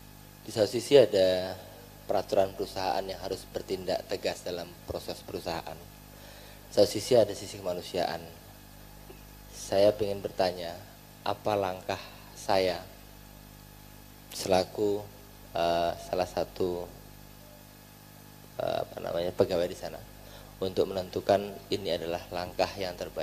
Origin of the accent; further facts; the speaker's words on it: Balikpapan, East Kalimantan, Indonesia; Saya dari Balikpapan.